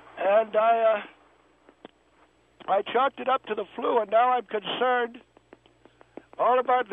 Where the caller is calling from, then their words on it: Alhambra, California, United States; I'm calling from Alhambra.